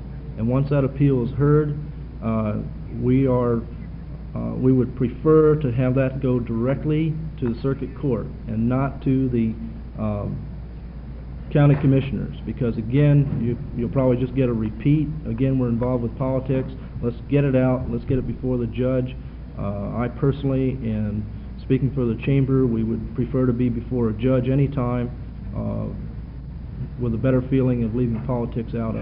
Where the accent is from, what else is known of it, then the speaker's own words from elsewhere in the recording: Stroudsburg, Pennsylvania, United States; the fact that I was born and raised in Stroudsburg, Pennsylvania, 100 miles from New York, and 90 miles from Philadelphia